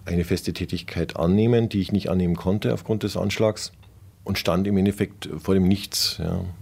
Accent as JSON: {"language": "German", "country": "Germany", "said": "Ich bin als Deutscher natürlich verpflichtet zur Ersthilfe."}